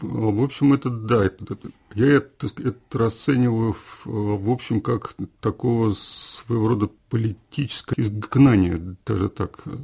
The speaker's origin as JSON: {"language": "Russian", "country": "Russia", "tie": "born or raised there", "also_born_or_lived": "Norway", "moved": "as an adult", "said": "я уехал из России, когда мне было уже достаточно лет, да, я всю жизнь прожил там"}